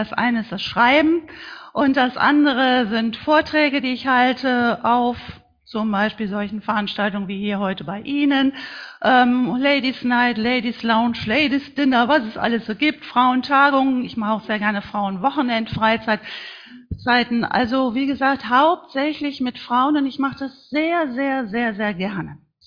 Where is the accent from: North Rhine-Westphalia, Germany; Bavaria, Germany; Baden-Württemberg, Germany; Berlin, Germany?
North Rhine-Westphalia, Germany; Schwalmtal; ich komme aus Schwalmtal.